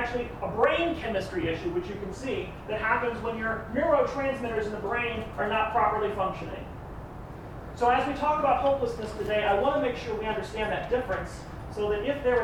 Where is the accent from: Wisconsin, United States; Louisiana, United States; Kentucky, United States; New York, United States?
Louisiana, United States; I remember this one time I was driving from Louisiana to Texas with my grandmother, my brother. I'm from Louisiana.